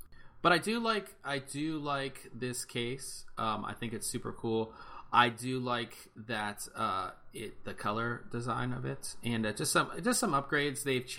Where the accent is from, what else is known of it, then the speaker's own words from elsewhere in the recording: Pittsburgh, Pennsylvania, United States; It's black and gold, which is kind of cool, since I'm from Pittsburgh, and if you know anything about Pittsburgh, black and gold is pretty cool.